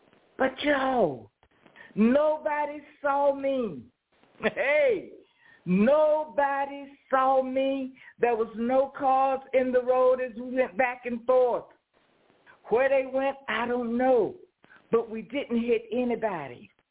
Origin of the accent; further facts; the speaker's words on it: Clinton, South Carolina, United States; I had a speaking engagement in my hometown in Clinton.